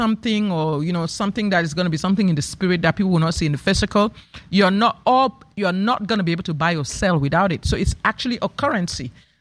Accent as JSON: {"language": "English", "country": "Cameroon", "said": "I come from Cameroon originally"}